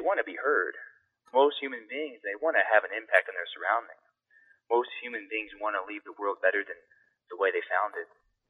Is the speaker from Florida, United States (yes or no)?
no; Alabama, United States; I was an only child growing up in Alabama